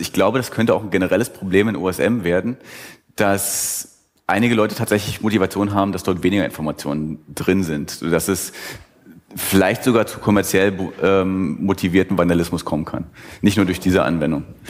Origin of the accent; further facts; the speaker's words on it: Magdeburg, Saxony-Anhalt, Germany; Und ich komme jetzt aus Magdeburg, Sachsen-Anhalt.